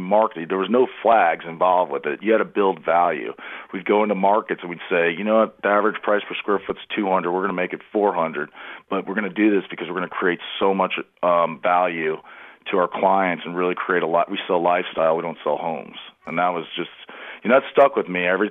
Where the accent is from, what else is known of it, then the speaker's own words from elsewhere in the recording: Lake Mary, Florida, United States; So I'm from Lake Mary. I went to Lake Mary High School, and then I played football up at the University of Rhode Island.